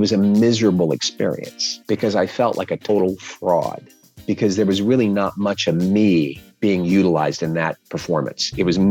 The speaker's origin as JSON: {"language": "English", "town": "Louisa", "region": "Kentucky", "country": "United States", "lives_now": "Los Angeles, United States", "said": "I'm originally from Louisa, Kentucky. I currently live in Los Angeles and in New York."}